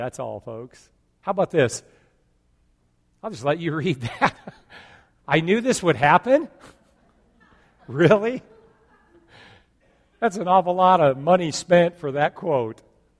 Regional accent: California, United States; I was born and raised in California 15 and a half years. I just passed that. Born and raised out there.

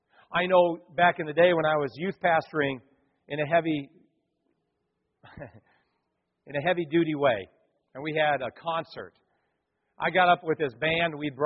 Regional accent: California, United States; I grew up in California, and a couple hours from our house was a place called Lake Tahoe.

